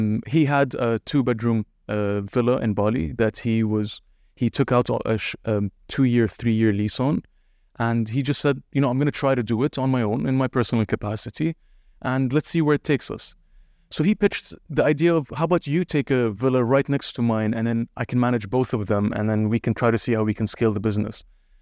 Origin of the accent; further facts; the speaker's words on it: Dubai, United Arab Emirates; born and raised in Dubai, and we recently set up an Airbnb company or property management company in Dubai.